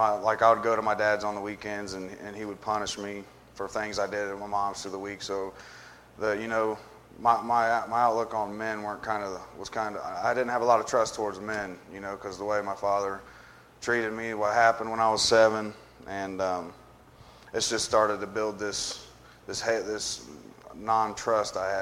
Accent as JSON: {"language": "English", "town": "Springfield", "region": "Ohio", "country": "United States", "tie": "born or raised there", "said": "I grew up in Springfield until I was three. My mom and my dad lived out there, and it was a bad part of town."}